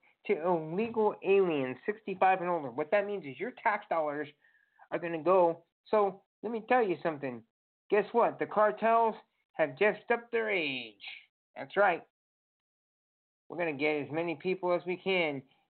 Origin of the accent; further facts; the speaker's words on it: Indiana, United States; Since I'm from Indiana and I'm going to Ohio, I have to pay out-of-state tuition